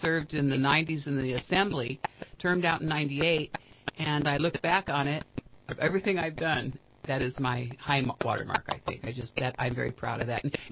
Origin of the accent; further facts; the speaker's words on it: Sacramento, California, United States; also born or lived in Chicago; Well, I was raised in Sacramento. I was born in Chicago, the Windy City, and here I am in politics. But I was born in Chicago, and my parents moved here when I was just a baby, and I grew up in Sacramento for most of my life